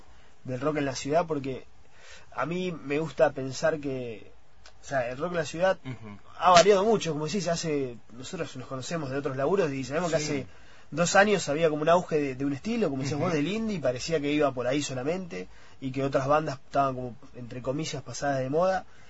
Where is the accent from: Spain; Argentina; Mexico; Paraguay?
Argentina; La Plata, Buenos Aires Province; que somos de La Plata, porque somos de acá